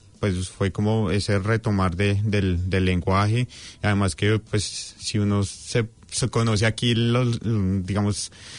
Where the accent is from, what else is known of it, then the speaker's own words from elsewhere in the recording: Colombia; Como nosotros como colombianos solo tenemos dos opciones, que es venir como estudiantes o como turistas